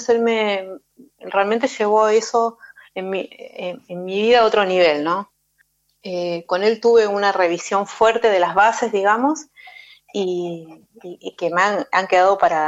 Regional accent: Río Gallegos, Santa Cruz, Argentina; Y nací en la Patagonia, en Río Gallegos, y estudié ahí en el Conservatorio de Río Gallegos.

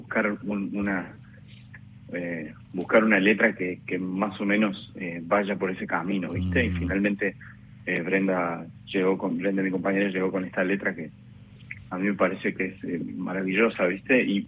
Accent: Córdoba, Argentina; now in Buenos Aires, Argentina; En verdad vivimos en Buenos Aires desde ya como... 13, 14 años, pero sí somos de Córdoba originalmente, digamos, arrancamos allá.

